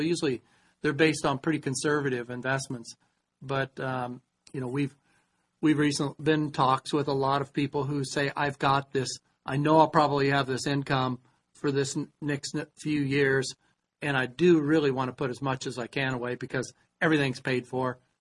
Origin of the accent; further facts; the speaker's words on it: Illinois, United States; But if you go off to college, just like where I grew up in Illinois, a lot of the kids who fathers own businesses in the farming area